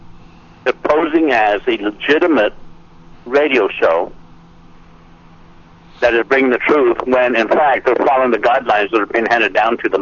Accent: United States; born there; And that I'm an American. I was born in America. Okay? I am a true United States citizen.

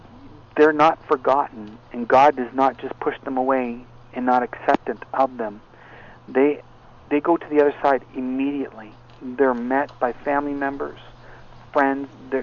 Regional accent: Canada; Now, I'm Canadian

